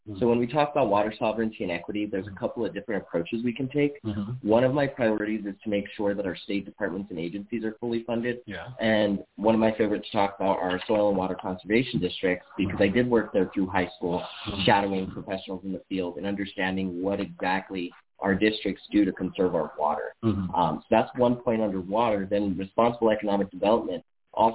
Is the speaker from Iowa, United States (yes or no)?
no; Boquerica, New Mexico, United States; And so I was born and raised in Boquerica, New Mexico. My family's been here since before the 1800s.